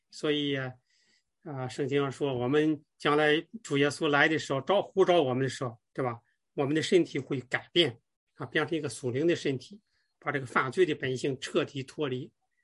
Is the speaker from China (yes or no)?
yes; China; 就跟有的时候那个我们中国人有的时候说话说